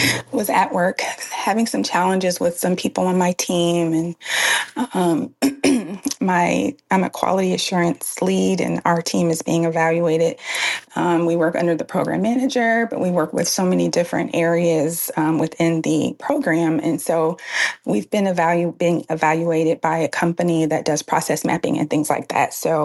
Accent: Virginia, United States; from Hampton Roads or the 757, Seven Cities of Virginia. I'm in Suffolk.

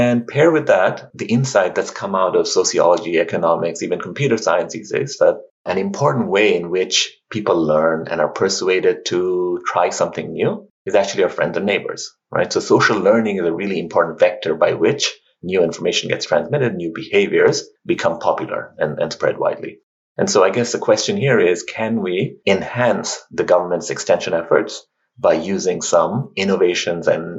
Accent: Bangladesh; So when I was growing up in Bangladesh, say in the 80s, one of our main concerns were about food security.

